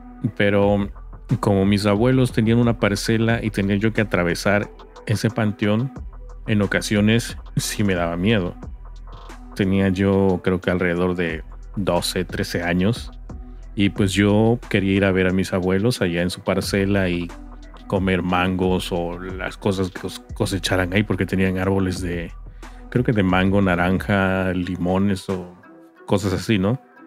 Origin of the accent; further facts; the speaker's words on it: Veracruz, Mexico; allá por la región de donde soy, de Veracruz.